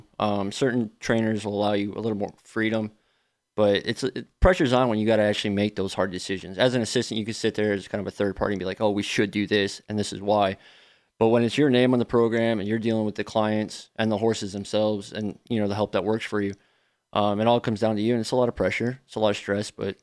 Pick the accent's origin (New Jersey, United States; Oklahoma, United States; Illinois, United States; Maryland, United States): Oklahoma, United States; Edmond; born there; Actually, I wasn't. In fact, I was born in Edmond, Oklahoma, which is right outside Remington Park.